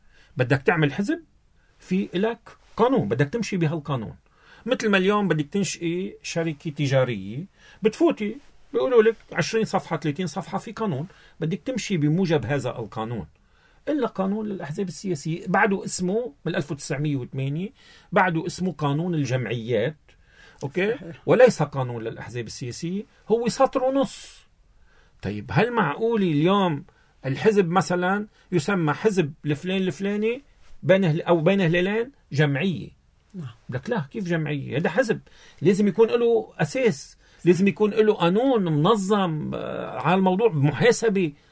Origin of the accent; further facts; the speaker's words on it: Lebanon; نحن كلبنانيين عنا فرصة أساسية في لبنان،